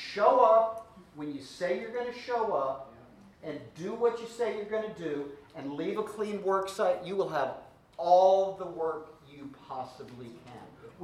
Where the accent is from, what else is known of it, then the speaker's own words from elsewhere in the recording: the South, United States; My dad encouraged me. I grew up in the South.